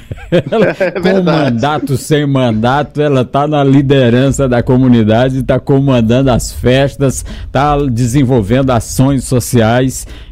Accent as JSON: {"language": "Portuguese", "town": "Sucupira do Norte", "region": "Maranhão", "country": "Brazil", "tie": "born or raised there", "said": "Grande abraço à minha terra querida, Sucupira do Norte"}